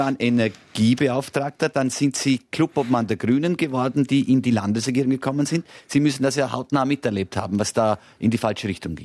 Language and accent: German; Vorarlberg, Austria; Und da sind wir Vorarlberger zwar im ersten oder im besten Drittel